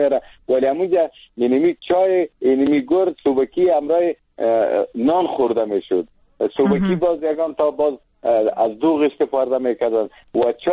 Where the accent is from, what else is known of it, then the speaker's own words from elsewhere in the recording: Alingar, Laghman, Afghanistan; از این چای که ما خود ما خوردیم در یک منطقه است به نام کلمان میگه در ولسوالی الینگار ولایت لغمان